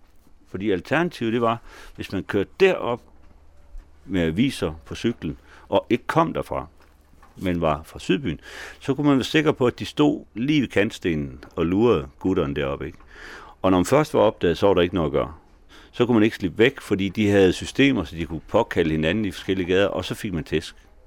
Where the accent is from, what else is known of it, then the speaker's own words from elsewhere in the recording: Frederikshavn, North Denmark Region, Denmark; Jeg kommer jo op fra Nordjylland, fra Frederikshavn og omegn.